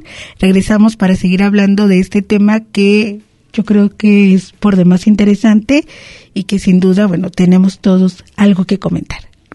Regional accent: Mexico; quienes somos mexicanos y, por supuesto, habitamos esta nación.

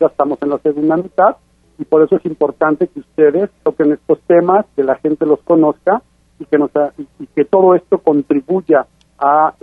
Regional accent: Mexico

